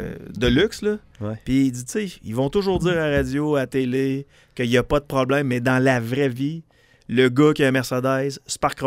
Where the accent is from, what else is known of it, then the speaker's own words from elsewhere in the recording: Saint-Roch, Quebec, Canada; On est issus de ça, nous autres. On vient de Saint-Roch.